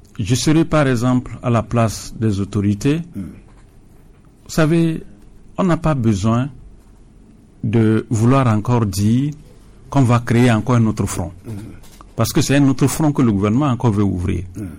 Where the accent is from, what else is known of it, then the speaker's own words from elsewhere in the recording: Togo; Mais nous sommes des Togolais. Pourquoi entre Togolais, on ne peut pas se parler?